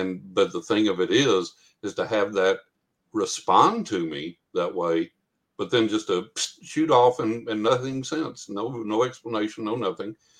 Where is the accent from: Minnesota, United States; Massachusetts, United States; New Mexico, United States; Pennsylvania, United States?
New Mexico, United States; born there; now in Texas, United States; I live in Texas. And I said, funny thing, I was born in New Mexico, but I've never lived in New Mexico